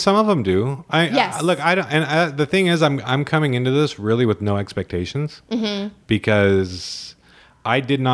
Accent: San Diego, California, United States; born there; No, I love coming down. I was born in San Diego.

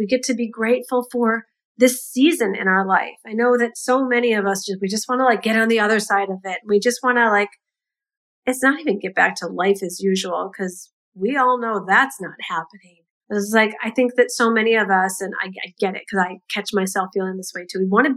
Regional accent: United States; being an American and the month of November

